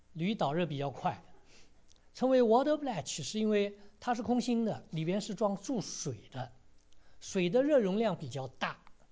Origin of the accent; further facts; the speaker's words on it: China; 或者呢有一些东西可以慢炖的，就像我们中国人有一些慢炖的东西。